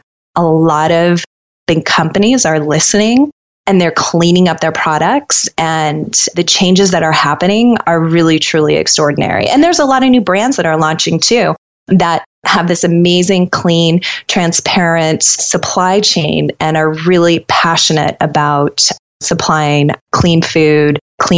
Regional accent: Colorado, United States; I grew up in Colorado and I was surrounded by nature, but I was never into the organic thing.

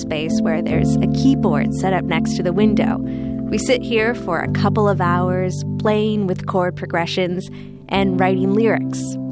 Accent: Toronto, Ontario, Canada; live in the same house I grew up in Scarborough, a suburb of Toronto

